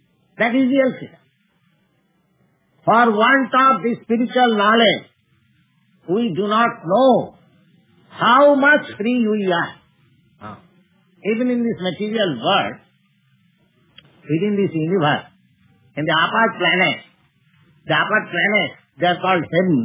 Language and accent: English; India; English is a second language; Now, I am Indian. Suppose I find some gentleman in the street of New York, an Indian.